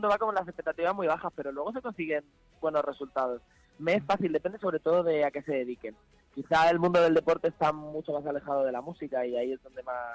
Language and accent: Spanish; Alicante, Valencian Community, Spain; now in Madrid, Spain; es verdad que soy de Alicante y estoy orgullosísimo, pero es que Madrid para mí es mi casa.